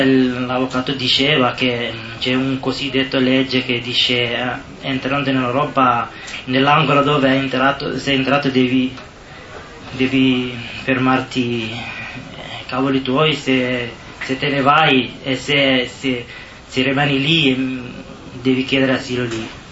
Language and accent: Italian; Somalia; Italian is a second language; sono di Somalia.